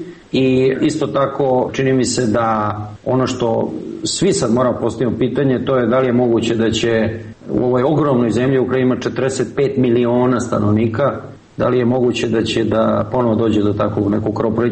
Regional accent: Croatia; još nisu spremni na tako užasno krvoproliće kao kod nas u Hrvatskoj, pre svega u Bosni

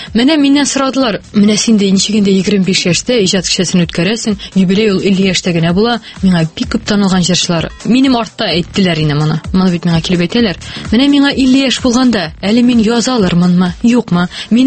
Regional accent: Aktanysh, Tatarstan, Russia; әлбәттә инде минем бүтән районнан чыгып караганым юк. Мин Актаныштан. Һәм мин моның белән шатланам.

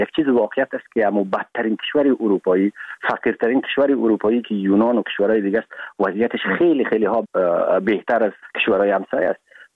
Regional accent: Afghanistan; و به عنوان یک افغان و یک مهاجر افغان

